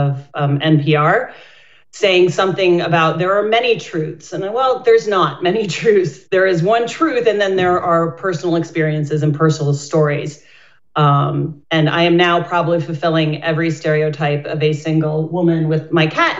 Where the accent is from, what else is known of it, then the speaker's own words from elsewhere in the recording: Scranton, Pennsylvania, United States; I grew up in Scranton. My grandfather was a coal miner.